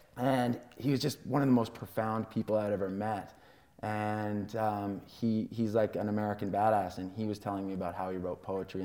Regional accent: Canada; I grew up in Canada

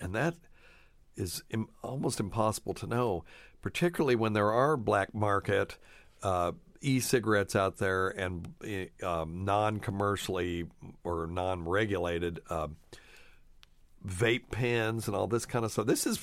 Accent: Appalachia, United States; buying moonshine from a guy in Appalachia, because I grew up in Appalachia, and we drove way up this mountain out of the holler on a dirt road

